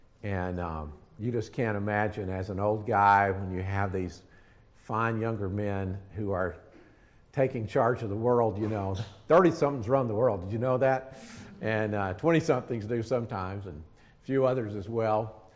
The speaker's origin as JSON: {"language": "English", "region": "Alabama", "country": "United States", "tie": "born or raised there", "also_born_or_lived": "Savannah / South Carolina / Tennessee / North Carolina", "said": "I grew up in North Alabama. So I was born in Savannah, raised in Alabama, schooled in South Carolina, pastored in Tennessee, a youth pastor in Tennessee, and pastored two churches in North Carolina, served for 40 years in South Carolina"}